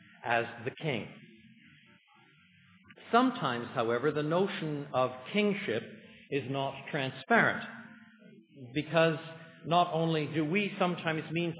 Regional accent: Canada

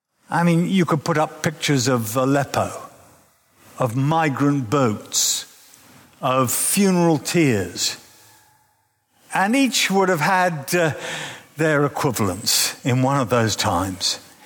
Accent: South East England, United Kingdom; I was brought up just outside of London.

